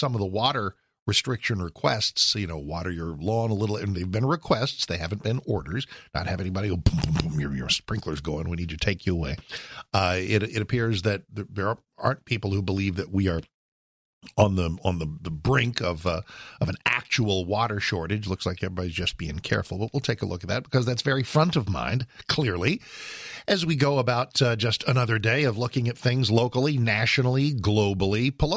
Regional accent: United States; The notion of Trump teeing it up is obviously exciting as an American, as a conservative, as a talk show host.

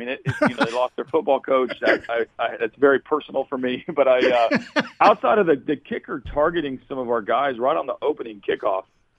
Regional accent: Oklahoma, United States; I grew up in Oklahoma, so, and I always get this way. I get sort of tied to my roots a little bit, so I'm on the Kyler Murray train.

